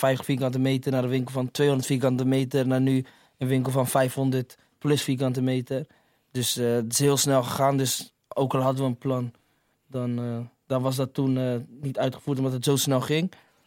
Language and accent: Dutch; Rotterdam, South Holland, Netherlands; Ja, wij komen uit Rotje, dus voor ons is normaal dat zoiets gebeurt als je hard werkt